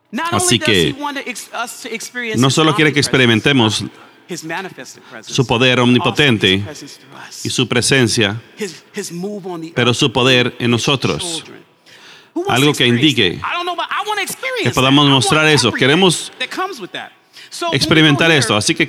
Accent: Los Angeles, California, United States; Yo estoy aquí, vengo de Los Ángeles. Muchas personas piensan que soy del sur. No sé por qué. ¿Hay algo? ¿Tengo acaso algún acento? A veces me dicen, no creo que seas de la ciudad

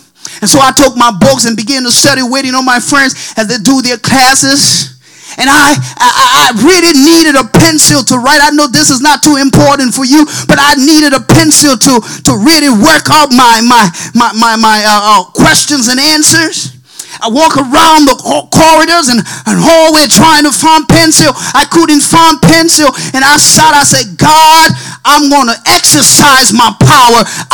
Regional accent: Connecticut, United States; I said, brother, I'm not from here. I'm from Connecticut.

